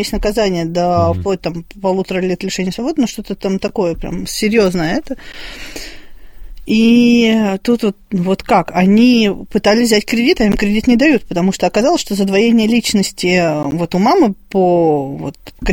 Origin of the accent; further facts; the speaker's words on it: Kozelsk, Kaluga Oblast, Russia; born there; Я родилась в Козельске.